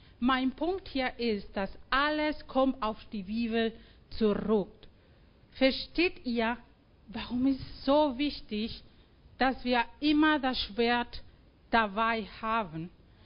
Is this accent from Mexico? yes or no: yes; Mexico; moved away; ich komme aus Mexiko und Mexiko ist ein katholisches geprägtes Land und viele Kinder sind konfirmiert.